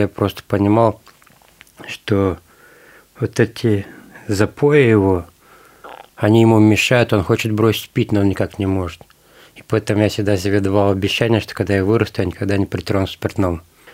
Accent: Moldova; мне 42 года. Родился я в Молдавии, на юге Молдавии, в селе очень большом. В этом селе живут болгары, гагаузы.

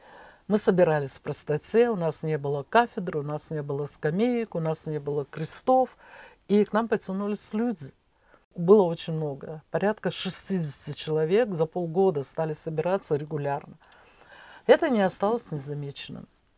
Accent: Dushanbe, Tajikistan; мне пришлось оставить труд, который я совершала там, в Душанбе, в моем родном городе.

